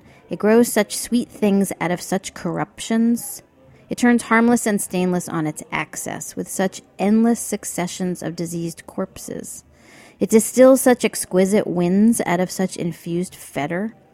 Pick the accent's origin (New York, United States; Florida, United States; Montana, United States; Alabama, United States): New York, United States; New York City; As a New Yorker, I go out there and I wonder why anybody would ever want to live any place but there.